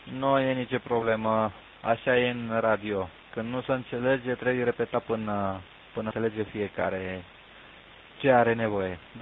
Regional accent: Bucharest, Romania; born there; moved away; Eu așa de naștere sunt din București, dar sunt plecat pe aici, sunt stabilit aici și prin România trec decât așa în vacanță, la câte 6-7 ani, să zic.

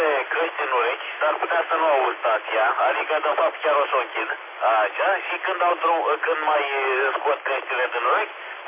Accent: Romania; eu sunt mândru totuși că sunt român și îmi place România și e o țară foarte frumoasă.

